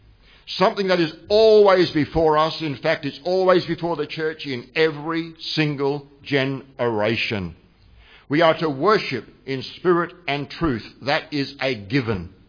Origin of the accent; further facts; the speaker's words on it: Australia; Well, I'm Aussie, I'm not Asian, I'm Aussie.